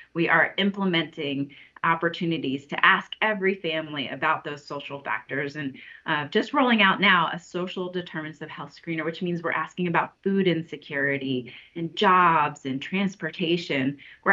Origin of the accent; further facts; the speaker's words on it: Delaware, United States; Oh, I grew up in Delaware and I definitely know, in third grade civics, you're learning about the DuPont family, you're learning about their influence in the state